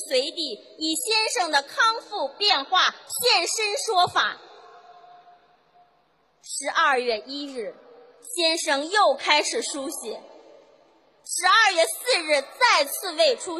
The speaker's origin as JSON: {"language": "Chinese", "region": "Beijing", "country": "China", "said": "我是来自北京的"}